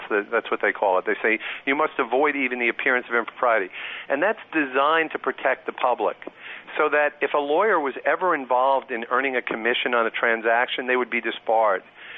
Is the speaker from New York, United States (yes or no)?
yes; New York, United States; Yeah, I can't buy into it, but I'm from New York. We'd be kicked out if I bought into it.